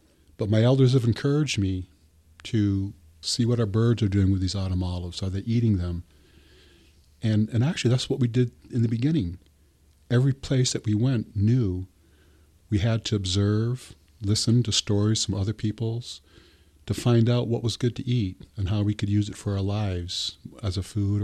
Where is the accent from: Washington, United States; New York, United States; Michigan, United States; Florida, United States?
Michigan, United States; I am from the land under the big trees, which is Michigan. And I am from the Big Angry Bird tribe, or the Gun Lake tribe.